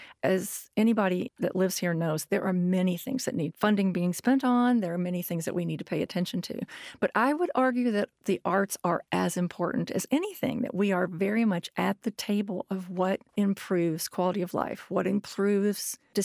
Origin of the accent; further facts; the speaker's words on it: Lexington, Kentucky, United States; I mean, I'm from Lexington, but I've lived some other places.